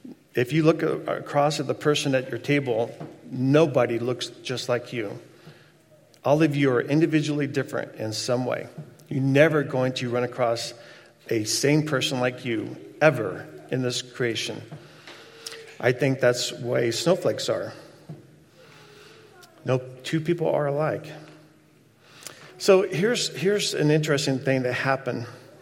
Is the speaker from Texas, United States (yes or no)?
yes; Texas, United States; that's a hard word for me to say, I'm from Texas.